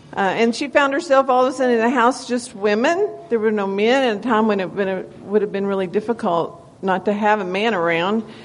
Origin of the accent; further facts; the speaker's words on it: Bangs, Texas, United States; I'm from Bangs, been there a long time, been a Christian all my life